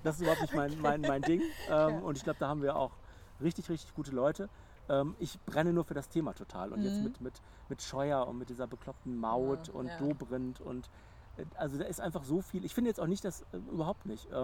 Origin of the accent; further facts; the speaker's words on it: North Rhine-Westphalia, Germany; Also ist auch im Kreis Herford, da wo ich herkomme.